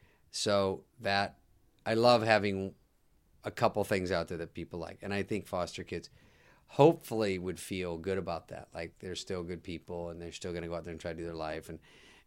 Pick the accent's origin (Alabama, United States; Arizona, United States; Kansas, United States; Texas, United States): Arizona, United States; Maybe that was Fred's. Fred's from Montana. I'm from Arizona.